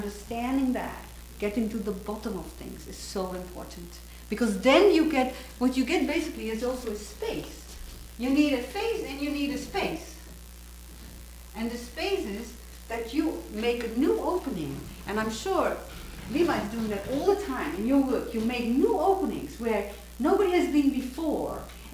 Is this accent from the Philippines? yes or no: no; Netherlands; I grew up in the Netherlands in a fiercely Calvinist village